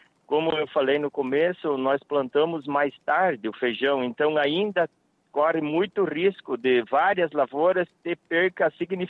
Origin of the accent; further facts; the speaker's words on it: Mangueirinha, Paraná, Brazil; Eu sou do município de Mangueirinha, sudoeste do Paraná.